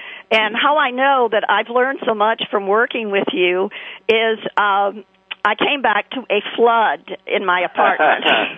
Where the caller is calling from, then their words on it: New York City, New York, United States; I'm calling from New York City. I'm back in New York.